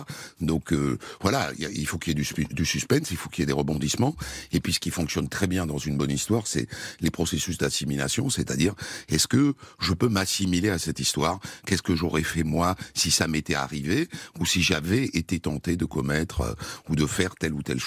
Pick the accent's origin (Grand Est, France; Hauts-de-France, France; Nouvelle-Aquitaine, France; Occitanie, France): Nouvelle-Aquitaine, France; Bayonne; moi je viens du sud-ouest de Bayonne, et donc chez moi on prononce toutes les... Donc on dit Ondelat.